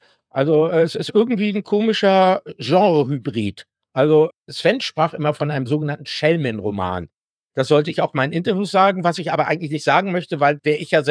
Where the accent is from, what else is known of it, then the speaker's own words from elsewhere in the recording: Hamburg, Germany; Nein, also ich komme aus Hamburg.